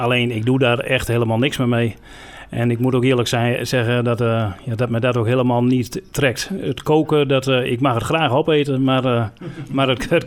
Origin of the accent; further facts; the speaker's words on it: Ees, Drenthe, Netherlands; born there; ik ben geboren in Ees en dat is een klein dorpje verderop.